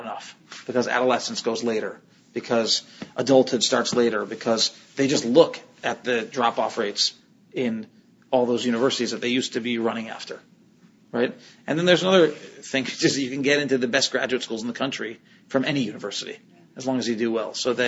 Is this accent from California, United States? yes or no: no; Chicago, Illinois, United States; So, but nobody went to Jewish college of the kids we grew up with in Chicago.